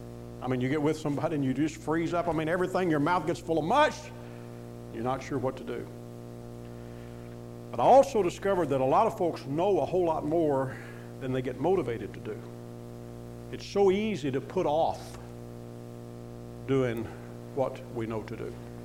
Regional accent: Kentucky, United States; I grew up in Western Kentucky. That's not too far from you, down at Paducah, in that general area. Actually, Paducah's the big town. Where I grew up was at the end of a dirt road, way out in those river bottoms

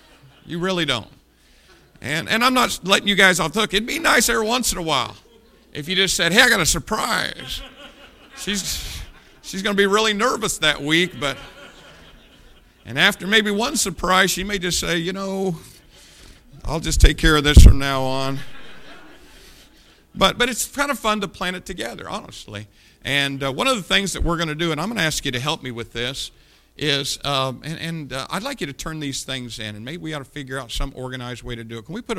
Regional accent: Indiana, United States; If I'm away from here in another state, and I mention I'm from Indiana, you know what most people say?

